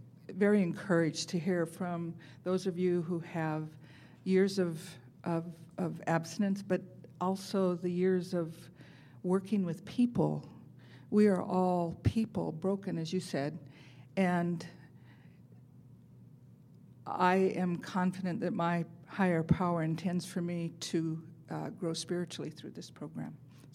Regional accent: Apple Valley, California, United States; I'm from Apple Valley, California.

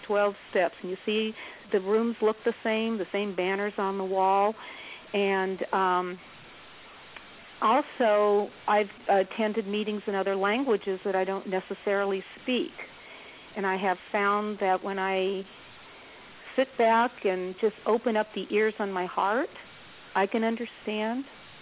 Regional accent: Los Angeles, California, United States; I'm from California, Los Angeles, and I led a meeting in Brooklyn.

